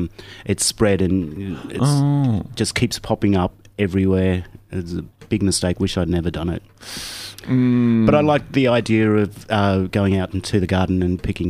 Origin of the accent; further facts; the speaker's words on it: Gold Coast, Queensland, Australia; reminds me of home because I'm originally from the Gold Coast.